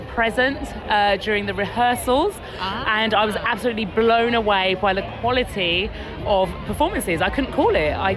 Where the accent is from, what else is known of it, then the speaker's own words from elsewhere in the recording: United Kingdom; from Tuneful TV, and I'm from the United Kingdom.